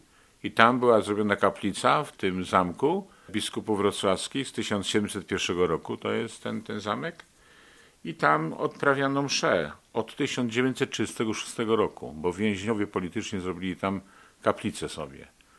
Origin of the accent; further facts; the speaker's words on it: Milicz, Lower Silesian Voivodeship, Poland; Ja pochodzę z Milicza, z diecezji wrocławskiej.